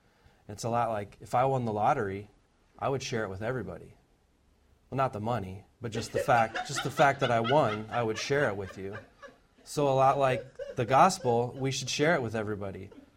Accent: Iowa, United States; I'm originally from Iowa, but, you know, I'm also a Christian

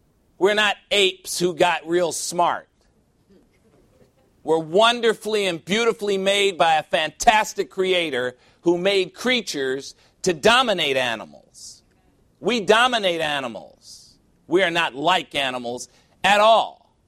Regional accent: United States; I am not an African American. I resent the term. I'm an American.

